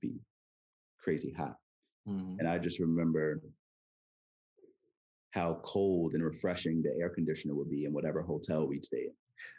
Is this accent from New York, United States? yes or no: yes; Queens, New York, United States; what I was doing in elementary school when I was growing up in Queens.